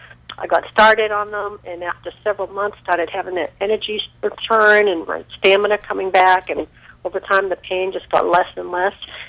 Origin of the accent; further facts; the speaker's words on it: Melbourne, Florida, United States; I'm from Melbourne, Florida.